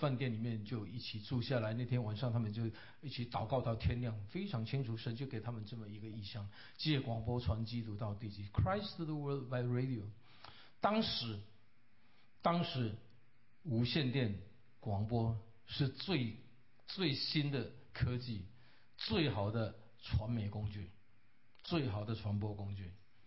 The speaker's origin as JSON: {"language": "Chinese", "country": "Philippines", "tie": "born or raised there", "said": "那我是菲律宾长大的，我这个是比较就是中立的。"}